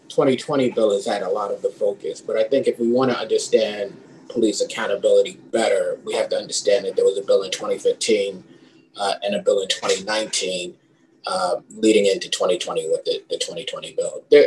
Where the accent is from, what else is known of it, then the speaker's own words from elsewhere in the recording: Bronx, New York, United States; And when I was a kid, I grew up in the Bronx and had to run away from police.